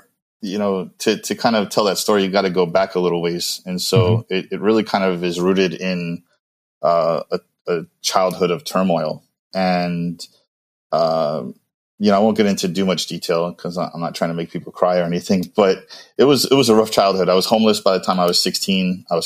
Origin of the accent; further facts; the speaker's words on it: New Orleans, Louisiana, United States; born there; also born or lived in Greece; I'm second generation born here in America. I was born in New Orleans and moved around a lot. I moved, my mom met a Greek guy, so my stepdad is Greek, and we moved to Greece for a little bit